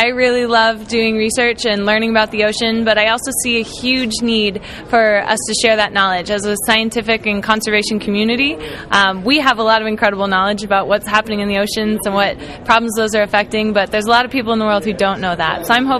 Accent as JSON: {"language": "English", "town": "Boise", "region": "Idaho", "country": "United States", "tie": "born or raised there", "also_born_or_lived": "Lafayette / Oregon", "lives_now": "Hawaii, United States", "said": "No, I'm originally from Boise, Idaho. I was born in Lafayette, Louisiana, grew up in Boise, Idaho, went to school in Oregon on the West Coast, and have been in Hawaii for about 3 years."}